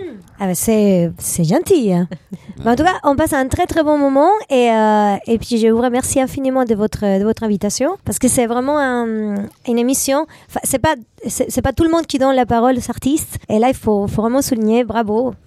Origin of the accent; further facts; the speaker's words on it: Venezuela; French is a second language; moved away as an adult; now in France; Et voilà, j'ai quitté le Venezuela en me disant je veux, mon rêve c'est de venir en France et faire mon métier.